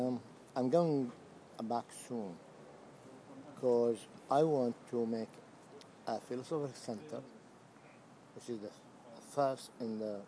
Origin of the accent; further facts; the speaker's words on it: London, United Kingdom; London, metropolitan. I'm a Londoner